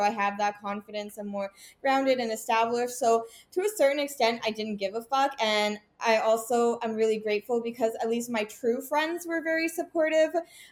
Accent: Vancouver, British Columbia, Canada; also born or lived in Toronto; I mean, I was born in Toronto, moved to Vancouver as a child.

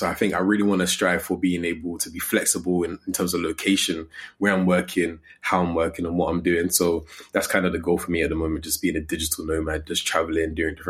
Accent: Coventry, West Midlands, United Kingdom; I'm from Coventry and that's where I was raised, I love to tell people I'm from London because Coventry was a bit techie growing up.

